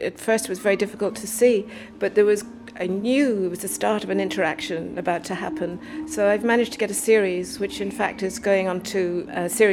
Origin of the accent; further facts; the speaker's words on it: Ireland; growing up in Ireland, there was an abundance of wildlife.